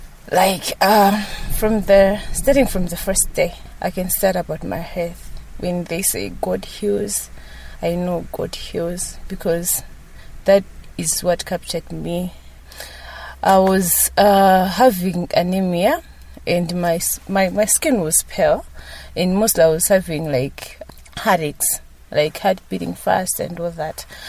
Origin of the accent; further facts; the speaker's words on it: Blantyre, Southern Region, Malawi; now in Lilongwe, Malawi; I'm currently staying in Lilongwe, area 25, but I'm from Blantyre.